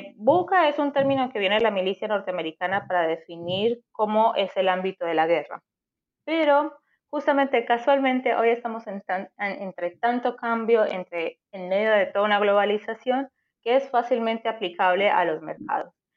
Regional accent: Colombia; Yo soy colombiana y yo siento bastante el mundo VUCA, en Argentina es muy diferente.

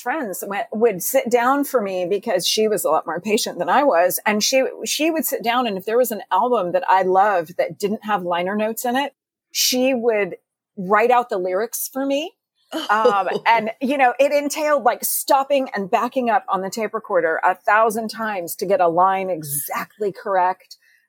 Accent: Texas, United States; particularly when I was growing up in Texas.

